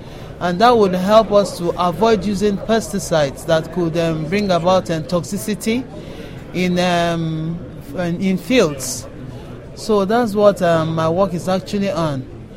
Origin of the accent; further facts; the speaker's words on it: Imo, Nigeria; I'm from Nigeria, that's West Africa. I'm from Imo State, precisely.